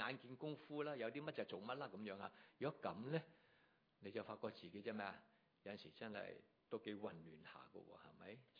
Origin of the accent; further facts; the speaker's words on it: Hong Kong; 对我们香港人来说，停一停好像很奢侈一样